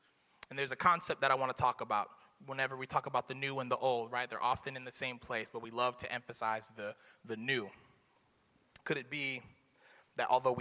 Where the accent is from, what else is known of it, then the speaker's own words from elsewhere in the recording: Florida, United States; Side note, it has nothing to do with nothing, but I'm from Florida.